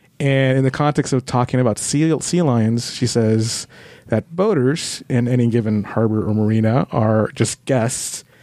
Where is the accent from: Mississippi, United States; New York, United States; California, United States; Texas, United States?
California, United States; I mean, I'm born and raised in California, and I'm being accused of being not native.